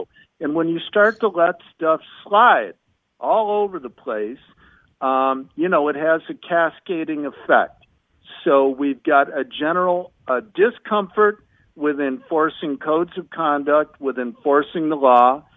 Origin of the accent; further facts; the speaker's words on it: Chicago, Illinois, United States; I experienced this living in my hometown of Chicago again last year in 2020.